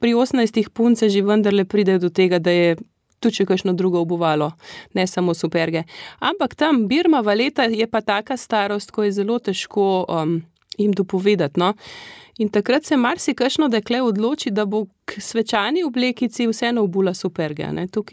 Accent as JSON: {"language": "Slovenian", "town": "Ljubljana", "region": "Central Slovenia", "country": "Slovenia", "said": "Medtem, ko sama izhajam iz Ljubljane, torej imam izkušnje večinoma z pogrebi"}